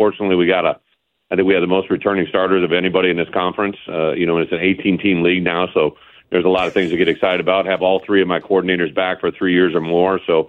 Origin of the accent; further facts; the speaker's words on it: Illinois, United States; I'm an Illinois kid. I grew up in Illinois, played high school football in Illinois. I was an Illinois fan growing up